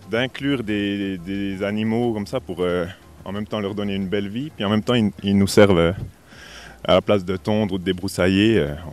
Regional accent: Saignelégier, Jura, Switzerland; je suis né à Seignelay-Légier, donc je suis vraiment de la région. Quoi. Mais après, j'ai fait des études, j'étais un peu sur Neuchâtel ou comme ça. Mais de toute façon, je voulais revenir ici.

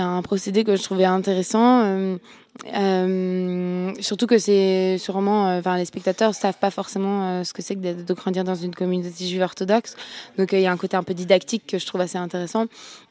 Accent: Switzerland; also born or lived in Brussels; now in Paris, France; Ça fait longtemps que j'ai quitté la Suisse. Ça fait 5 ans que j'habite à Paris. Avant, j'habitais à Bruxelles.

